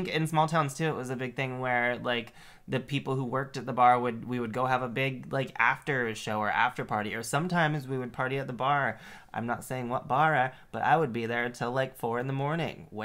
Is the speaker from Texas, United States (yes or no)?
no; Grand Junction, Colorado, United States; So, I actually was born and raised in Grand Junction. So, it was the scene not only that I came up in for drag, but I was born there.